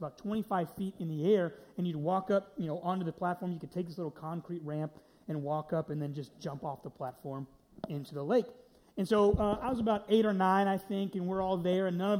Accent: Dallas, Texas, United States; You know, I grew up in Dallas, Texas

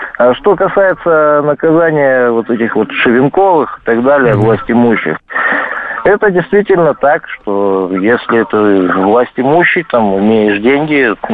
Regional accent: Krasnoyarsk, Krasnoyarsk Krai, Russia; я из Красноярска

